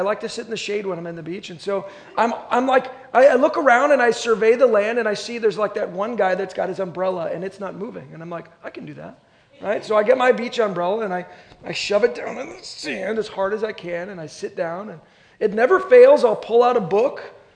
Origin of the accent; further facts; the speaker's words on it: California, United States; but I'm a Californian, and I love the beaches of California